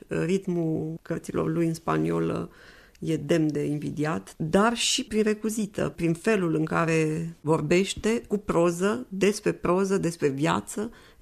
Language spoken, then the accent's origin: Romanian; Transylvania, Romania; în care mă includ și eu, fiind Ardeal